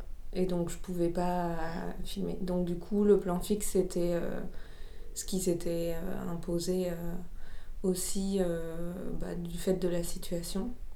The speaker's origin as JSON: {"language": "French", "town": "Marseille", "region": "Provence-Alpes-Côte d'Azur", "country": "France", "said": "je suis originaire de Marseille, mais j'ai vécu longtemps en dehors de cette ville. Et voilà, je suis rentrée vivre à Marseille en 2021, il y a 3 ans."}